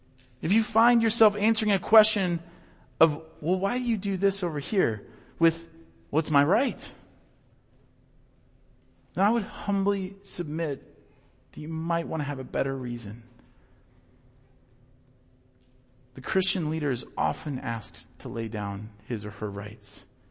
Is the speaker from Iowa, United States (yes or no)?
yes; Iowa, United States; the way I used to describe it about like with my family and my friends growing up in Iowa was, you know, Midwesterners will do anything for you.